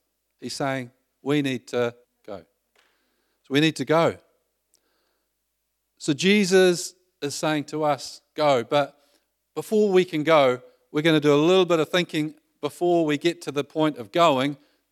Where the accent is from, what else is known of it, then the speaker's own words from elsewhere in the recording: Waikato, New Zealand; now in Holyhead, United Kingdom; we came from Coromandel Peninsula, like paradise, to live in central Holyhead.